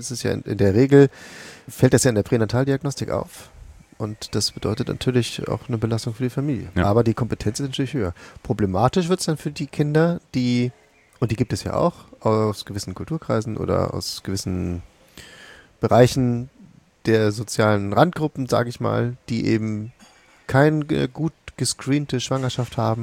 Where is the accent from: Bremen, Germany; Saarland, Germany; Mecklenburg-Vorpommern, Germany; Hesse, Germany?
Bremen, Germany; Für mich war neu, meine alte Heimat, Bremen